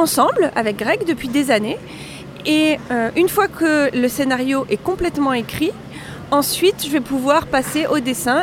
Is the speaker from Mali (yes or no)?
no; Île-de-France, France; Je suis originaire de région parisienne.